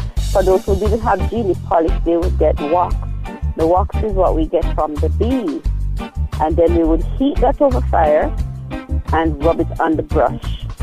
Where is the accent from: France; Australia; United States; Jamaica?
Jamaica; Kingston; I'm from Kingston.